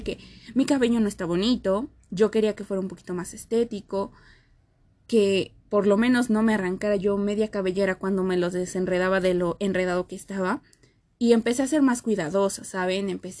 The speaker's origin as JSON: {"language": "Spanish", "town": "Xochimilco", "region": "Mexico City", "country": "Mexico", "said": "yo soy de aquí de Xochimilco, de la Ciudad de México."}